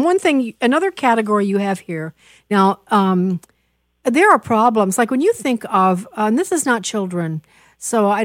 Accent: Illinois, United States; moved away; I've been gone for so long, but of course, it's my home state.

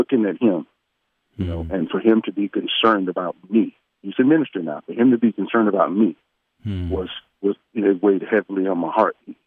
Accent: Houston, Texas, United States; I'm 54 years old. I grew up in Houston, Texas. I'm a son of a minister.

